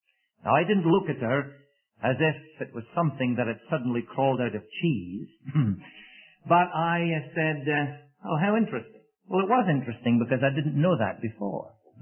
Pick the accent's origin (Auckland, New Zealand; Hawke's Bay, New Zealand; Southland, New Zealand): Auckland, New Zealand; I said, great. I'm from Auckland, New Zealand.